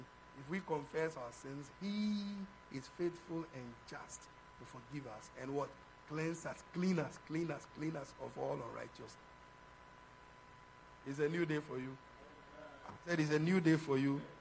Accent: Ghana; It's just like when we were growing up in Ghana.

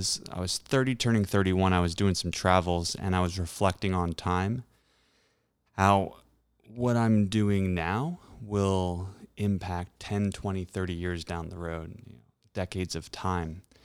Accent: Rockville, Maryland, United States; also born or lived in Silver Spring; Yeah, so I'm a DMV kid, and I was born in Silver Spring, grew up in Rockville. My dad's from D.C., grandparents, great-grandparents lived in D.C. as well. So this is certainly home.

